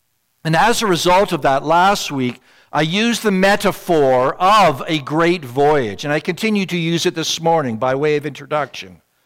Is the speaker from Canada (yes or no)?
yes; Ontario, Canada; now in British Columbia, Canada; I am one now who has lived most of my life in British Columbia, I was raised in Ontario